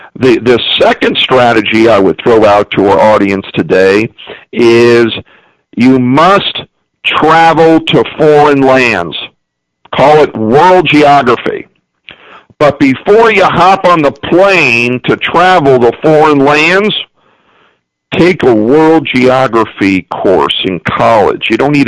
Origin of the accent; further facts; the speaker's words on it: United States; So I am bilingual, even though I'm American. I'm a Native American.